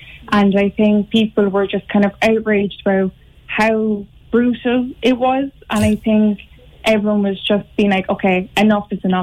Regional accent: Cork, Munster, Ireland; also born or lived in Limerick; I was born in Limerick, but I didn't move to Cork like when I was two.

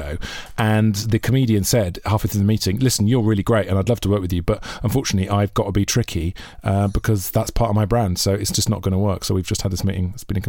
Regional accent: Monmouth, Wales, United Kingdom; Monmouth, just over the border.

